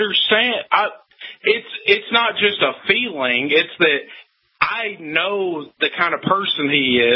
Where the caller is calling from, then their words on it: Tennessee, United States; from Tennessee.